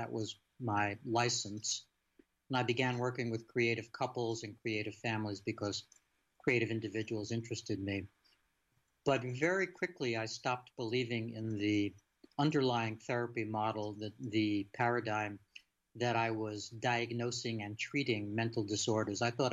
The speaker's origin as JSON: {"language": "English", "town": "Bronx", "region": "New York", "country": "United States", "tie": "born or raised there", "also_born_or_lived": "Brooklyn", "said": "I grew up in the Bronx in one of those extended crazy-making families with, lots of nutty siblings and aunts and uncles and the whole thing. But my mom and I moved out to Brooklyn when I was about 5 years old"}